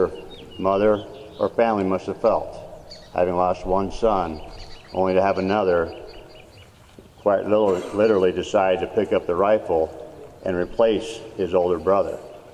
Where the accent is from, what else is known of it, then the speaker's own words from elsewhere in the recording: McCook, Nebraska, United States; As a young man growing up in McCook, McCook may not have always wanted to claim that I was from McCook.